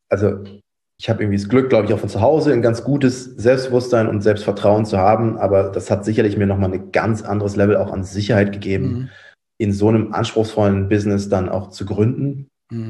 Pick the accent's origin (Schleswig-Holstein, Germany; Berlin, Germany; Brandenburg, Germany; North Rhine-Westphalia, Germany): North Rhine-Westphalia, Germany; Cologne; bin tatsächlich in Köln geboren, aufgewachsen. Meine Eltern sind dann nach dem Studium irgendwann Richtung Köln. Und ich bin in Köln aufgewachsen, in Köln-Borz, also rechtsrheinisch schön